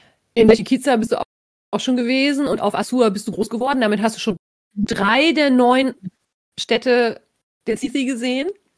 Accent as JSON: {"language": "German", "region": "North Rhine-Westphalia", "country": "Germany", "said": "Ich komme aber lieber aus Ostwestfalen als aus dem südlichen Landkreis Osnabrück."}